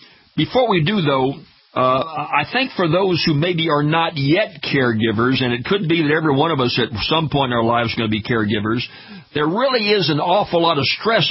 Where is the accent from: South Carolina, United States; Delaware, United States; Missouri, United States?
Missouri, United States; Kansas City; born there; I was born in Kansas City, Missouri. I know that area well